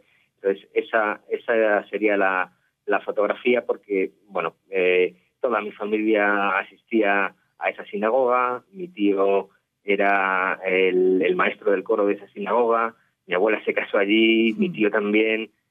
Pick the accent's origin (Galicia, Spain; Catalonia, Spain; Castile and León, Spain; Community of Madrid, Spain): Community of Madrid, Spain; Madrid; also born or lived in London; el barrio de Chamberí, en el Hospital La Milagrosa, pero bueno, es decir, he crecido entre Madrid y Londres, he vivido muchísimo tiempo allí.